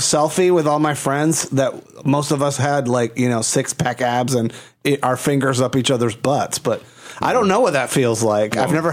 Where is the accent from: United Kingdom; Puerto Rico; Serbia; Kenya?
Puerto Rico; Mark and I, you know, I'm from Puerto Rico. I'm a Latino person.